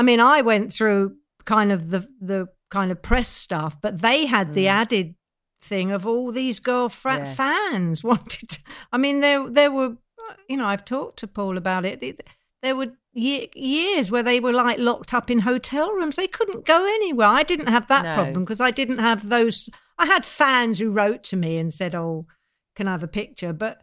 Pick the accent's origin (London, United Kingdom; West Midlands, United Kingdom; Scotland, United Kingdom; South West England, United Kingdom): London, United Kingdom; Neasden; You know, I was 17 years old. I was from Neasden.